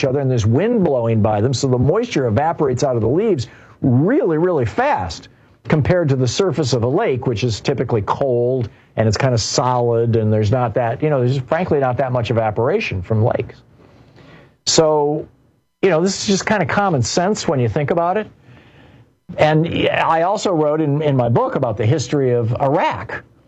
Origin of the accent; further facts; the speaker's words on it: Michigan, United States; I grew up in Michigan and we had this thing called lake effect.